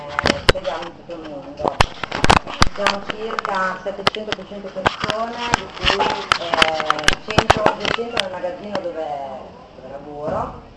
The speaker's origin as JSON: {"language": "Italian", "town": "Modena", "region": "Emilia-Romagna", "country": "Italy", "said": "vengo da Modena"}